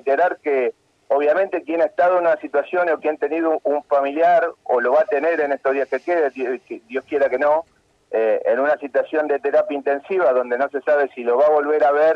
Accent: Malvinas Argentinas, Buenos Aires Province, Argentina; Yo soy del Distrito de Malvinas, Argentina

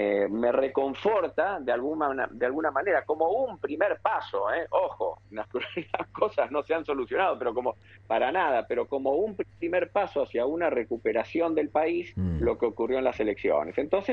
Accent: Argentina; Yo estoy aquí trabajando, no estoy viviendo, ¿no? Sigo siendo un argentino más.

